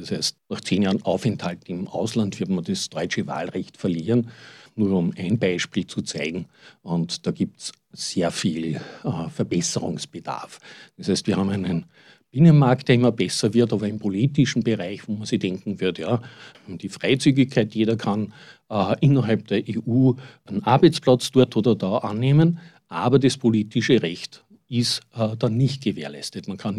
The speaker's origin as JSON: {"language": "German", "country": "Austria", "said": "so etwas Ähnliches wie bei uns in Österreich das Volksbegehren."}